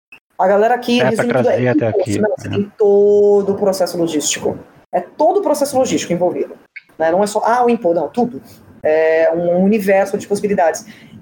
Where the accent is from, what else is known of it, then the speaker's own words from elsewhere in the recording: Brazil; sou brasileira. Fui comprar uma guitarra nos Estados Unidos porque lá é muito mais barato.